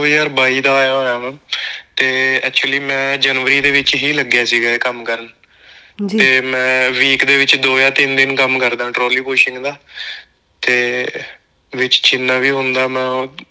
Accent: Ballra, Punjab, India; moved away as an adult; now in Australia; ਪੰਜਾਬ ਤੋਂ ਮੇਰਾ ਜ਼ਿਲ੍ਹਾ ਸੰਗਰੂਰ ਪੈਂਦਾ ਜੀ, ਤੇ ਪਿੰਡ ਮੇਰਾ ਹੈ ਬੱਲਰਾ, ਮੂਣਕ ਦੇ ਲਾਗੇ ਪੈ ਜਾਂਦਾ, ਤਹਿਸੀਲ ਮੂਣਕ ਪੈਂਦੀ ਹੈ ਮੈਨੂੰ

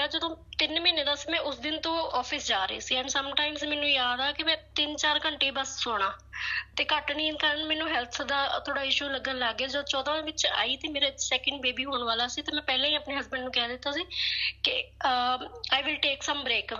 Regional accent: Tapali, Punjab, India; ਮੇਰਾ ਪਿੰਡ ਟਪਾਲੀ ਹੈ, ਜੋ ਬਠਿੰਡਾ ਵਿੱਚ ਆ, ਰਾਮਪੁਰਾ ਫੂਲ ਦੇ ਨੇੜੇ।

